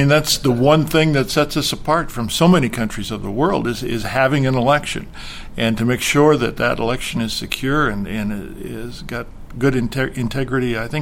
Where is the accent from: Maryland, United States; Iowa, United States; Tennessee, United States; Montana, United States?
Montana, United States; I was born and raised in North Montana, and we went to the one-room country schoolhouse and cast votes